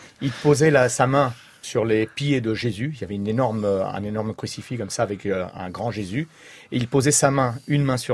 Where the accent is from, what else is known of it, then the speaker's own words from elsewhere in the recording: France; first language Sicilian; moi, ma première langue, c'est le sicilien. Puisque à la maison, tout le monde était sicilien, on parlait sicilien. Moi, je suis arrivé à la maternelle, je parlais presque pas français. J'ai appris le français à la maternelle.